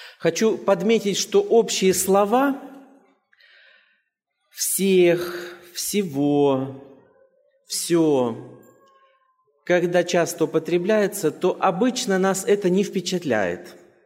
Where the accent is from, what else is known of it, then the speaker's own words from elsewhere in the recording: Zheleznogorsk, Kursk Oblast, Russia; Я приехал из соседнего объединения, из Курско-Рязанского, из города Железногорска.